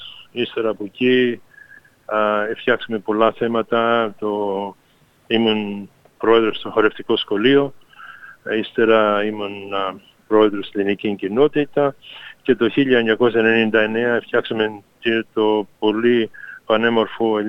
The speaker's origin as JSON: {"language": "Greek", "town": "Southport", "region": "Queensland", "country": "Australia", "tie": "born or raised there", "said": "Στο έναν μικρό χωριό στο νότιο της Μπρισβάνης, λέγεται Southport. Είναι 100 χιλιόμετρα νότια από το Brisbane, μία ώρα με το αμάξι. Εκεί πέρα γεννήθηκα, πήγα στο σχολείο"}